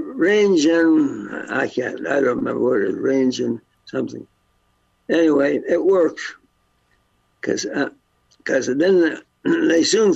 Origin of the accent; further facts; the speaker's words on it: Guelph, Ontario, Canada; I was born in Guelph, yeah. On Arrow Street.